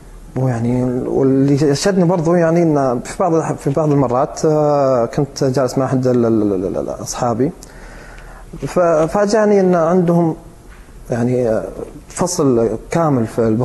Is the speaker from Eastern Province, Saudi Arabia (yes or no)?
yes; Qatif, Eastern Province, Saudi Arabia; أنا أهلي كلهم من القطيف وعايشين في القطيف وللآن في القطيف، أعمامي وكل أهلي.